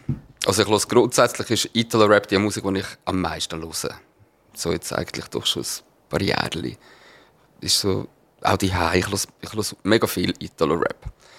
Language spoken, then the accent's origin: German; Switzerland; accent: Swiss German; first language Swiss German; meine Gedankengänge sind ich überlege auf Schweizerdeutsch. So. Das ist meine Muttersprache.